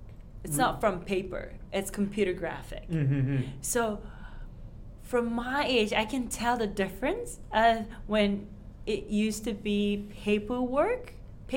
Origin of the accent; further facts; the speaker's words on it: Tokyo, Japan; English is a second language; Well, I'm from Japan, here in Tokyo.